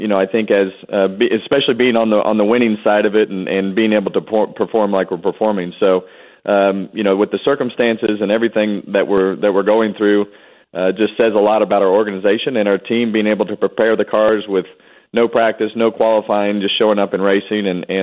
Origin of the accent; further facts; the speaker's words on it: Bakersfield, California, United States; I grew up in Bakersfield, California, a huge Rick Mears fan, wanting to race in the Indy 500.